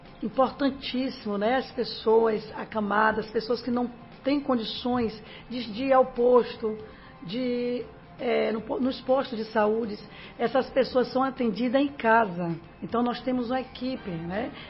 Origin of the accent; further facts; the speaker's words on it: Uruçuca, Bahia, Brazil; De Uruçuca, é 55 anos.